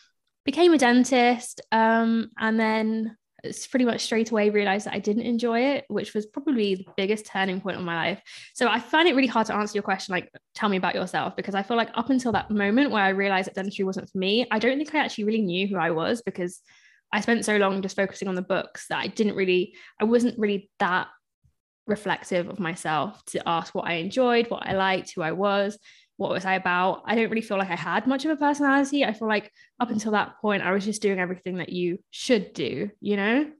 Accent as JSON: {"language": "English", "country": "India", "said": "so I'm Indian, so I'm, you know, Indian parents really approve of all that studying stuff."}